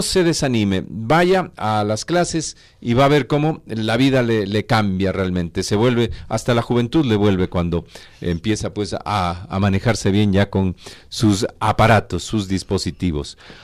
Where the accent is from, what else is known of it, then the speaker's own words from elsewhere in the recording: Ibarra, Imbabura, Ecuador; also born or lived in Guayaquil; now in Quito, Ecuador; los personajes de mi infancia, juventud en Ibarra, uh-huh, en Guayaquil, que pasé unos buenos años, conozco y recuerdo algunos personajes de allá, obviamente de aquí de Quito